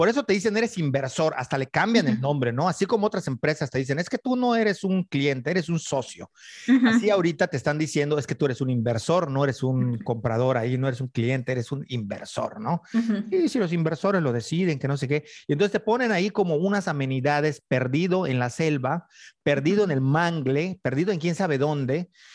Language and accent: Spanish; Yucatán, Mexico; En cuanto yo les digo yo soy yucateco, o yo vivo cerca de ahí, o me lo conozco muy bien